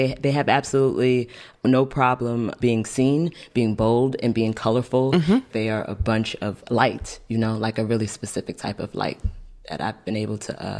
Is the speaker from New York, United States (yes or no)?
yes; Brooklyn, New York, United States; you know, I'm from Brooklyn. You know what I mean? I'm not from a place that tells me to put my head down in the face of struggle.